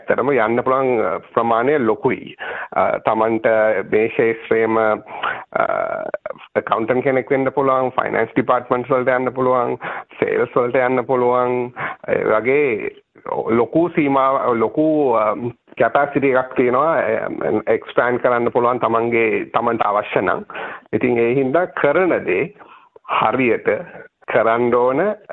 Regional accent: Hambantota, Southern Province, Sri Lanka; also born or lived in Galle; මම ලංකාවේ ඉපදුනේ හම්බන්තොට. මම මුලින්ම අධ්‍යාපනය ලැබුවා හම්බන්තොට ශාන්ත මේරි මහාවිද්‍යාලයෙන්. ඊට පස්සේ වැඩිදුර අධ්‍යාපනය සඳහා ගාල්ල රිච්මන්ඩ් විද්‍යාලයට ආවා.

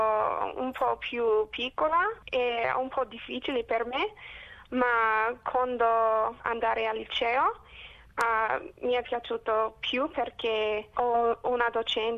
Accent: Australia; Italian is a second language; No, non sono italiana, sono 100% australiana.

